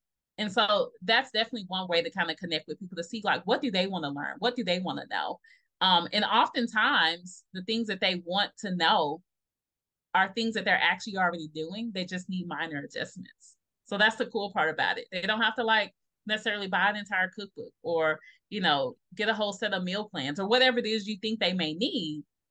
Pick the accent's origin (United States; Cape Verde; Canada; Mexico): United States; Memphis, Tennessee; me growing up from the South in Memphis, Tennesse